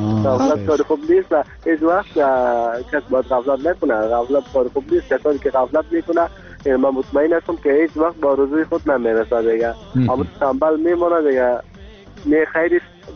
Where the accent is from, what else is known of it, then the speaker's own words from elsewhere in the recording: Afghanistan; کل ما افغان هستیم